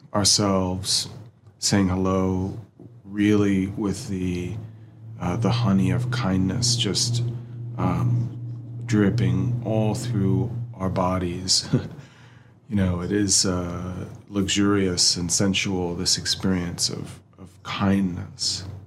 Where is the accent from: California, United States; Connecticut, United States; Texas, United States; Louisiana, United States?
Texas, United States; I grew up in Texas, so it feels like being in the South when it's hot.